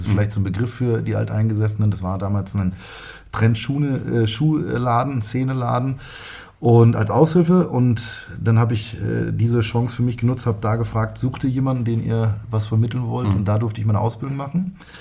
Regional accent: Fulda, Hesse, Germany; Ich bin gebürtiger Fulda, der einzige aus meiner Familie in Anführungsstrichen.

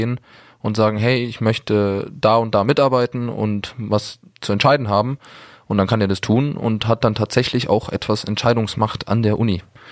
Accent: Germany; Als Deutscher, ich komme hier nach Kärnten

